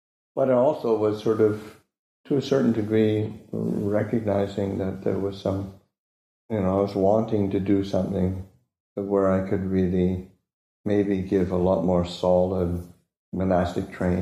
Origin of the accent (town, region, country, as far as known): Canada; born or raised there